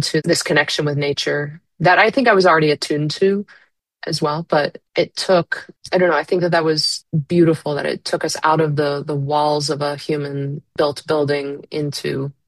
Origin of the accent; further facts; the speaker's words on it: New Jersey, United States; also born or lived in Florida / New York / Boston, Massachusetts; I was born in Florida. I was raised in New Jersey, lived a little bit in New York as a child, and then moved back, finished high school in Florida, went up to Boston for college, mostly lived in Boston for about 13 years